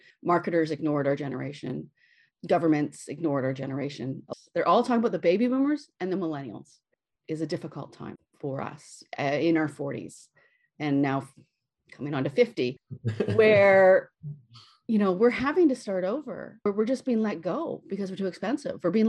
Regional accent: Canada; I'm Canadian, so I know that there's a ton of resources out there for Canadians.

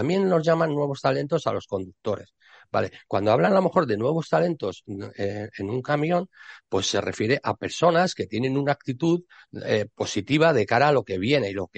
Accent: Spain; La cuestión es que, vale, estamos en España, somos españoles.

